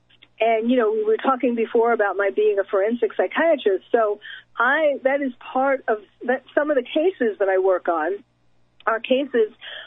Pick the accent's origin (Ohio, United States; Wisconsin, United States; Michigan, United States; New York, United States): New York, United States; now in California, United States; I'm from New York, by the way, but I moved to California